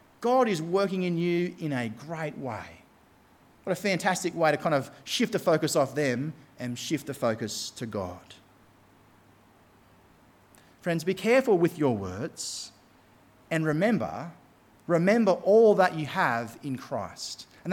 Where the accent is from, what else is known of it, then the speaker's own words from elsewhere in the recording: Australia; As an Aussie male, it was like he was speaking directly to my heart.